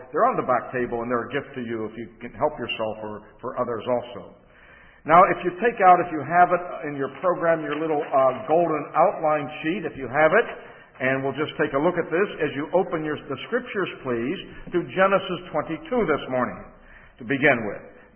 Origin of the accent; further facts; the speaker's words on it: Pittsburgh, Pennsylvania, United States; also born or lived in New York; It is true I am from New York. It is true I was raised in Pittsburgh, if you ever heard of that town. Yeah. But I was also born south of the Mason-Dixon line.